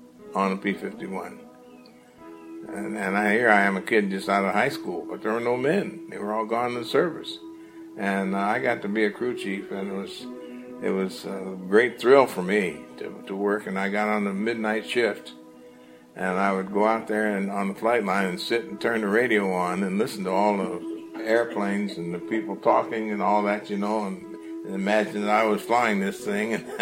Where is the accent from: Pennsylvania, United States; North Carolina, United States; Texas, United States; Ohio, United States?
Ohio, United States; Dayton; So I was born in Cincinnati, but my home was really Dayton.